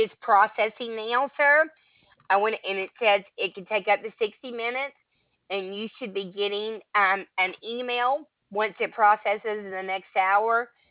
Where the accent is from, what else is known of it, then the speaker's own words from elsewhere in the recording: Alabama, United States; Oh, I can't believe I'm from Alabama. I can't believe I got that right.